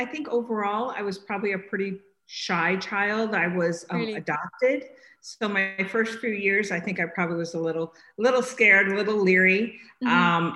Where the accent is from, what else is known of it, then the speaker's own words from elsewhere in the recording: New Jersey, United States; born there; But my parents were New Yorkers and I was born in Jersey.